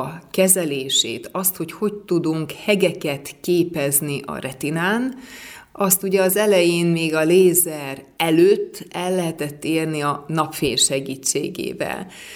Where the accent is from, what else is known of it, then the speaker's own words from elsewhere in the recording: Tiszavasvári, Szabolcs-Szatmár-Bereg, Hungary; én a földie vagyok. Én Tiszavasváriból jöttem, segítsen nekem ide jutni.